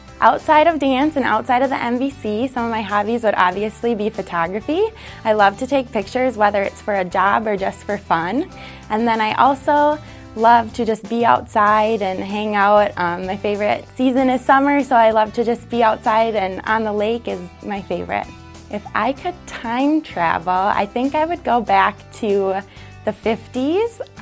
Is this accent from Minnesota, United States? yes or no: yes; Waseca, Minnesota, United States; I am from Waseca, Minnesota, and this is my rookie season.